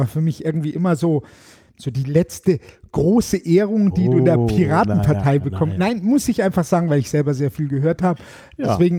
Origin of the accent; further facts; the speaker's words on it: Munich, Bavaria, Germany; born there; Geboren bin ich in Bayern. Herkommen tue ich von überall. Ich wohne eigentlich auch nicht an einem festen Ort.